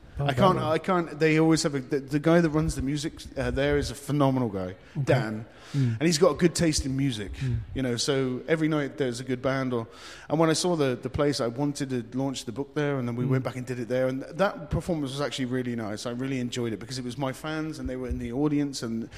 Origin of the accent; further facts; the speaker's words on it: England, United Kingdom; also born or lived in Germany / Cyprus; I grew up in England. My family is Scottish. My father's Scottish, my mother's English. But I grew up... my father was in the forces, and I grew up overseas. I lived in Germany until I was 5. And then I moved to Cyprus in the Mediterranean Sea, and then moved back to England.